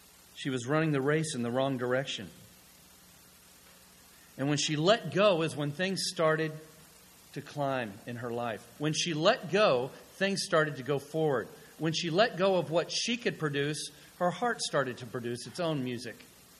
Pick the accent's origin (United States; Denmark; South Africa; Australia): United States; the South; I'm from the South